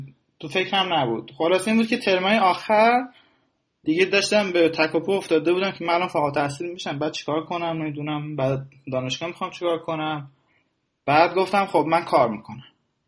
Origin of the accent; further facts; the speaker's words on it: Ahvaz, Khuzestan, Iran; moved away as an adult; also born or lived in Shiraz; now in United States; من ورودی 87 کامپیوتر دانشگاه شیرازم، اهوازی هم اصالتا، از اهواز اومدم.